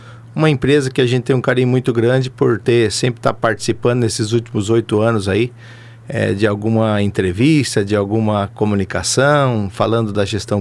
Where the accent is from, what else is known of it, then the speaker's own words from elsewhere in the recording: Mercedes, Paraná, Brazil; born there; Eu sou nascido em Mercedes, né? E na época que era distrito de Marechal Cândido Rondon.